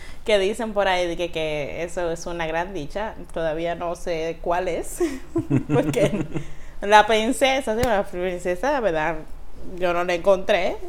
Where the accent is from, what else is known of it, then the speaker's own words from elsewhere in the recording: Los Tocones, Santiago, Dominican Republic; born there; nació en una pequeña comunidad a las afueras de la ciudad llamada Los Tocones, de la que estoy muy orgullosa de pertenecer. Es una comunidad cerca de Villa González.